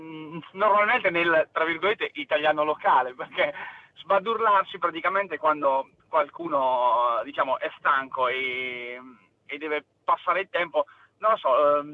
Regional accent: Marche, Italy; Io vengo dalla provincia di Pesaro

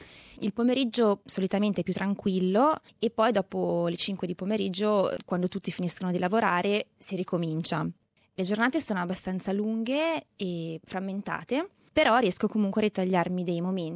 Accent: Lombardy, Italy; moved away as an adult; now in Sydney, Australia; Sono originaria del lago di Como e partì per l'Australia nel 2010, che avevo 24 anni. Da allora sono passati 7 anni, adesso ne ho 31

